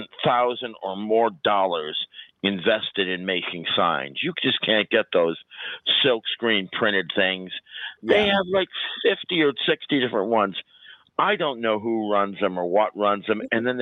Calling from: Quebec, Canada; I'm calling from the South Shore of the St. Lawrence Seaway.

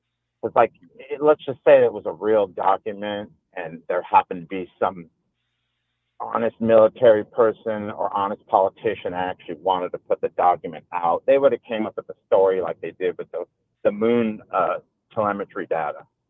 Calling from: Menifee, California, United States; Hey, it's … from Menifee.

